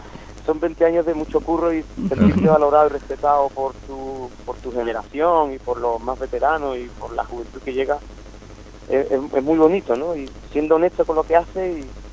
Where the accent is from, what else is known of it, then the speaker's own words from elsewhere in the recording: Andalusia, Spain; Al día siguiente estamos en una tierra muy cercana a la mía, de Jerez, somos gaditanos